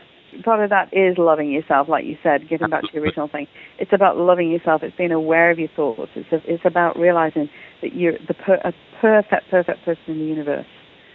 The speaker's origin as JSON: {"language": "English", "region": "England", "country": "United Kingdom", "tie": "born or raised there", "also_born_or_lived": "South Africa / Italy / Portugal", "moved": "yes", "lives_now": "Canada", "said": "I was brought up in England, as you can hear by my accent, and I lived in South Africa, lived in Italy, lived in Portugal, finally ended up here in Canada."}